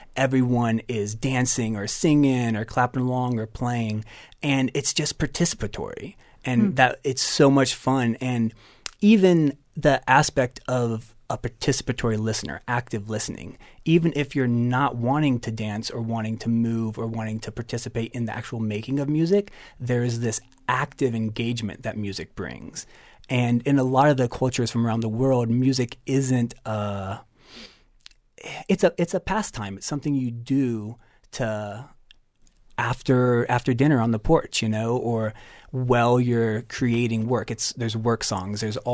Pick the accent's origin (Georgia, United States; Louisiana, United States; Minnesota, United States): Louisiana, United States; New Orleans; born there; I was born in New Orleans, so like I love the Mardi Gras Indian and the second line stuff from down there.